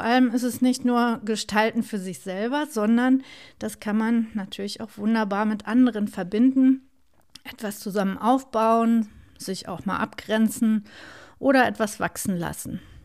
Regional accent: Bochum, North Rhine-Westphalia, Germany; wie ihr vielleicht hört, bin ich im Ruhrgebiet aufgewachsen, und zwar in Bochum.

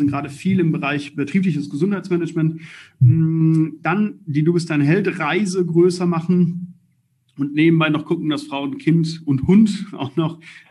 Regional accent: Balve, North Rhine-Westphalia, Germany

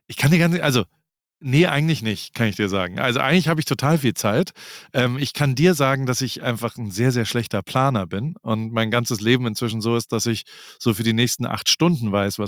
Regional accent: Heidelberg, Baden-Württemberg, Germany; born or raised there

